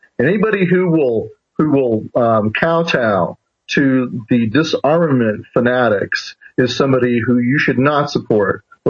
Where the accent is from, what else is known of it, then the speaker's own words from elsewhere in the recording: United States; as an American, as a military veteran, and as a father, pledge the following.